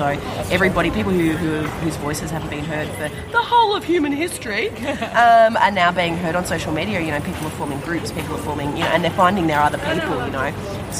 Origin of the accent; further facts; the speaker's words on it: Geelong, Victoria, Australia; I grew up in heaps of mining towns until I was about 6 or 7, and then it was time to settle down in one place and have kids go to school and stuff, and then I grew up in Geelong.